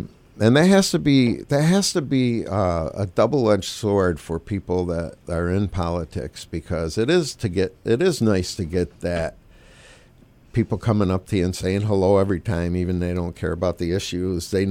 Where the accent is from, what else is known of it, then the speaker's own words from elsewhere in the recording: Gloversville, New York, United States; when I grew up in Gloversville, when I was a young lad, it was majority Republican.